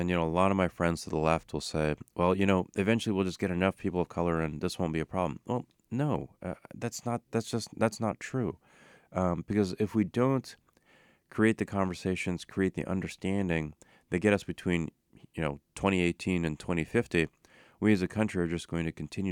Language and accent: English; Salinas, California, United States; So I grew up in Salinas, California. My parents came from Pakistan